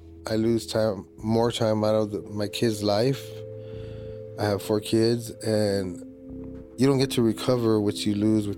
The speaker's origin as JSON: {"language": "English", "town": "Tucson", "region": "Arizona", "country": "United States", "said": "I'm from Tucson."}